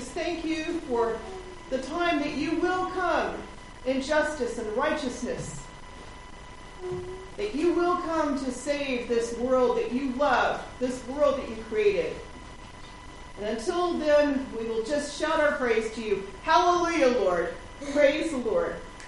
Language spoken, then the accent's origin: English; the South, United States; Believe it or not, I was raised in the South, but the first time I went to a Baptist revival was in Utah.